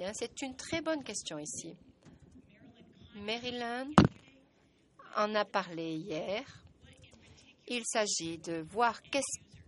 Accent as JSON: {"language": "French", "country": "Tanzania", "said": "Je viens de Tanzanie."}